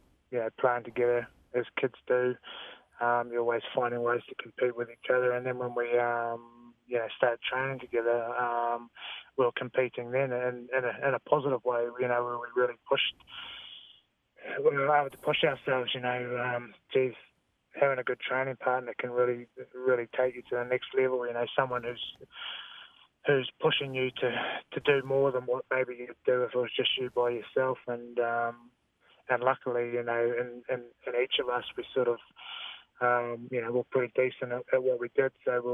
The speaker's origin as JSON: {"language": "English", "country": "New Zealand", "tie": "born or raised there", "said": "No, neither. We're pretty typical sort of New Zealand kids."}